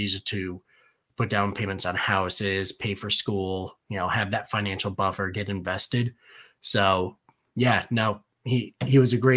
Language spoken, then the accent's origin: English; Danbury, Connecticut, United States; So I grew up in Danbury, Connecticut, which some people know, some don't.